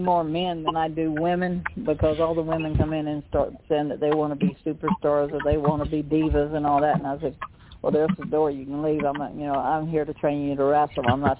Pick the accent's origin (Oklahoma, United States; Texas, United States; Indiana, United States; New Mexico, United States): Texas, United States; And then, you know, I'm from Texas, and I always pulled off the Texas angle.